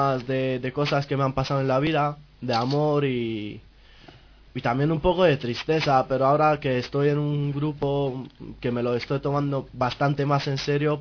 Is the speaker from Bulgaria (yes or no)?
yes; Bulgaria; now in Madrid, Spain; Pues, soy de Bulgaria y, ya llevo ya llevo 5 años y pico en España, en Madrid concretamente